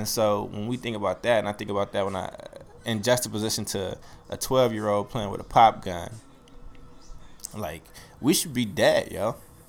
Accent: Oakland, California, United States; they was in love with LA and Oakland music. And so I was from Oakland.

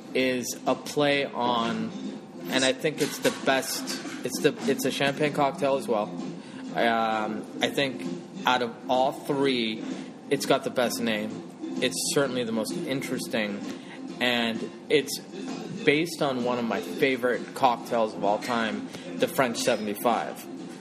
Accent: London, United Kingdom; also born or lived in India / Europe / America; I grew up in India and Europe and in America, and when growing up in London, it's like you didn't need a reason to drink champagne.

